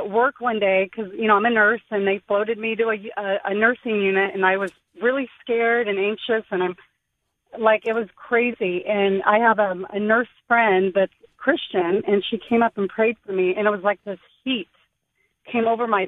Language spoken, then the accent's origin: English; Riverside, California, United States; Yeah, I'm from Riverside.